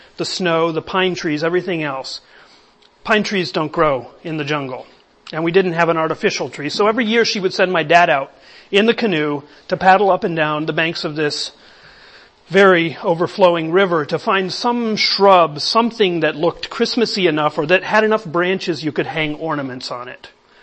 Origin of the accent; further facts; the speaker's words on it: Bolivia; I'm a missionary kid. I grew up in South America, in the rainforest, in the jungle of Bolivia.